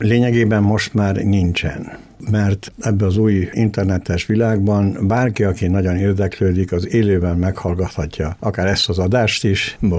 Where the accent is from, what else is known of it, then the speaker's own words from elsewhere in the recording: Argentina; also born or lived in Germany / Washington DC, United States; now in Budapest, Hungary; Én Németországban születtem, Argentínában nőttem föl, és Washington DC-be dolgoztam, és mostan Budapesten élek.